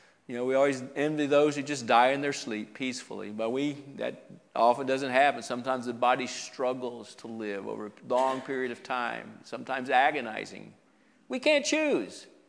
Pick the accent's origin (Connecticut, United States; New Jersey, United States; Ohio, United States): New Jersey, United States; Westfield; born there; I was born in New Jersey, and Dad tells me this story about the time when I was born. There was a family in the congregation there in Westfield, New Jersey.